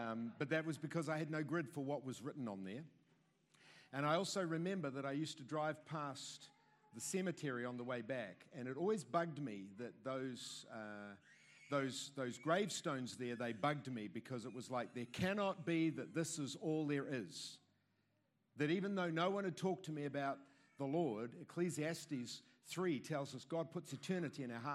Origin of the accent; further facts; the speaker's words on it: Auckland, New Zealand; It's such a, it's actually a genuine pleasure and a delight to be here because I grew up in Blockhouse Bay.